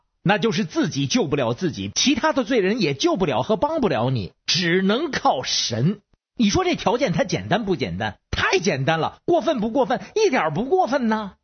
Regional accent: Beijing, China

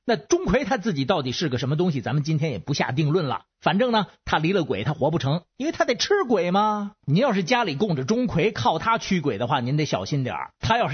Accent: Beijing, China

